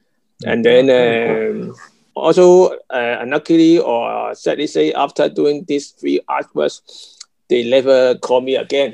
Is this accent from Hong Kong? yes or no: yes; Hong Kong; English is a second language; I come from Hong Kong, my Hong Kong local cup shop.